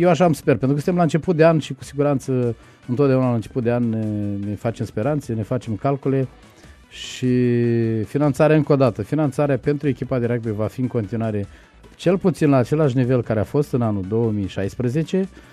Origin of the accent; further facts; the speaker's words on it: Iași, Iași County, Romania; noi poate ne așteptam ca și ieșeni